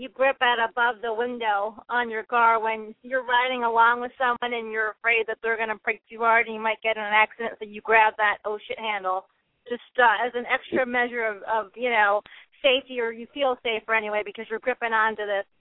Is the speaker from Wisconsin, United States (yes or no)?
no; Chicago, Illinois, United States; now in Grand Rapids, United States; I grew up in Chicago, and that's where I first fell in love with football as a kid, living in Chicago. I currently live in Grand Rapids, Michigan